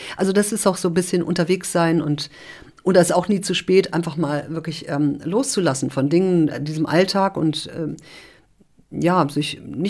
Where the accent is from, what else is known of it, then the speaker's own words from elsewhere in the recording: Rhineland-Palatinate, Germany; born there; Nein, ich bin in der Pfalz geboren und habe in mehreren Bundesländern gewohnt, über 10 Schulen besucht, also wir sind ziemlich viel gereist mit meiner Familie.